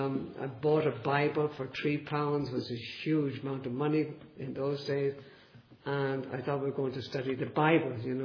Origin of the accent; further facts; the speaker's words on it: Dublin, Leinster, Ireland; I grew up in Dublin, Ireland, in a very devout Catholic family.